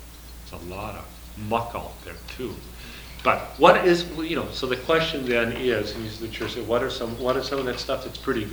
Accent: Albuquerque, New Mexico, United States; I go to Minnesota, I'm from Albuquerque, I go to Minneapolis in the wintertime

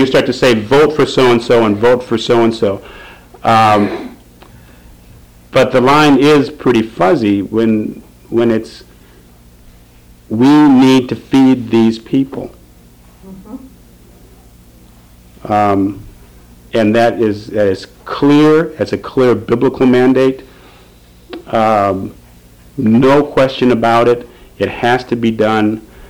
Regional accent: Midwest, United States; You know, I'm from the Midwest, I hear a lot of that.

